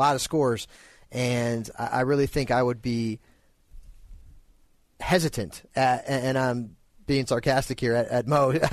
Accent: Watertown, Massachusetts, United States; I went to Holy Cross, man. I grew up in Watertown.

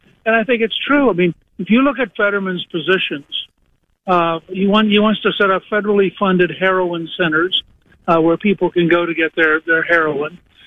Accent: Harrisburg, Pennsylvania, United States; born there; As you know, I was born in Harrisburg.

